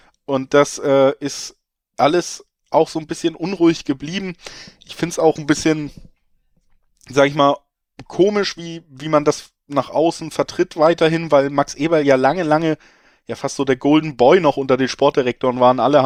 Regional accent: Hamburg, Germany; Ich komme aus Hamburg

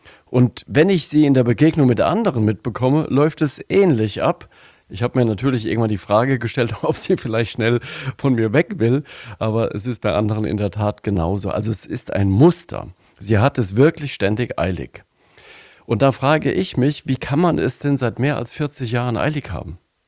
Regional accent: Limburg an der Lahn, Hesse, Germany; In meiner Heimatstadt Limburg an der Lahn gibt es eine Frau, die es grundsätzlich eilig hat.

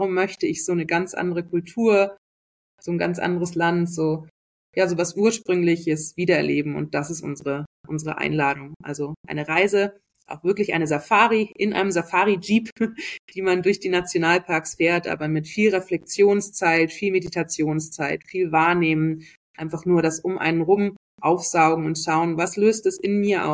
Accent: Munich, Bavaria, Germany; Ich komme tatsächlich aus München. Das ist ein bisschen witzig, aber ich bin nicht mit dem Dirndl auf die Welt gekommen. Aber ich habe in München ganz lange gelebt.

